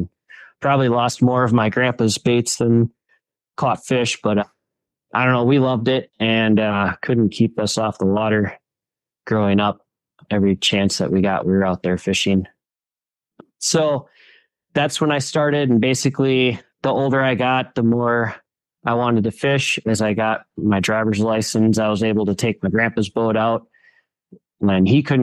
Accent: Eagle River, Alaska, United States; I was born and raised in Eagle River and grew up basically fishing with my grandpa.

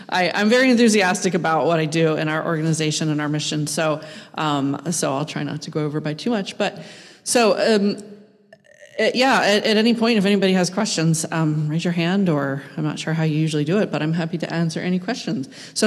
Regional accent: Cincinnati, Ohio, United States; now in Bellingham, United States; I moved from Ohio, Cincinnati area, so I'm a Flatlander

